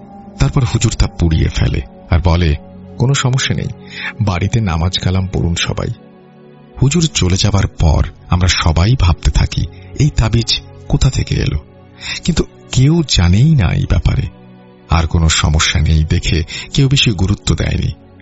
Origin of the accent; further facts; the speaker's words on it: Narayanganj, Dhaka Division, Bangladesh; now in Belgium; বর্তমানে বেলজিয়াম আছি। আমি বেলজিয়ামে এসেছি 5-6 মাস হল। বাংলাদেশে আমি নারায়ণগঞ্জে থাকি, ছোট থেকে বড় হয়েছে নারায়ণগঞ্জেই, তবে আমার গ্রামের বাড়ি মাগুরা।